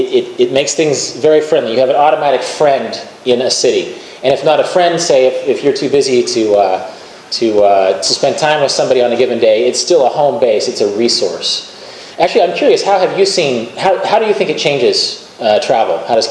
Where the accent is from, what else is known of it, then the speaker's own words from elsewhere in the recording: Kansas, United States; I spent a lot of time, having grown up in Kansas, I spent a lot of time in Colorado when I was young, and it's a terrific place.